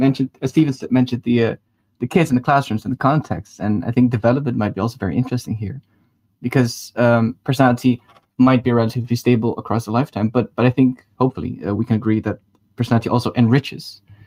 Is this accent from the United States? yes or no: no; Netherlands; I'm from Holland and used to work on active inference in London